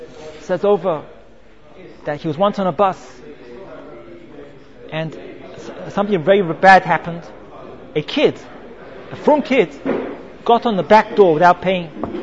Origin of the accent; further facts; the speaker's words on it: London, United Kingdom; As a child, I grew up in London.